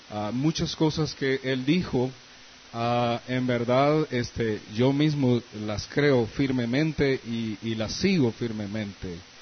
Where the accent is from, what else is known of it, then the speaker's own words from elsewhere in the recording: Campamento, Olancho, Honduras; en Olancho, en campamento en mi pueblo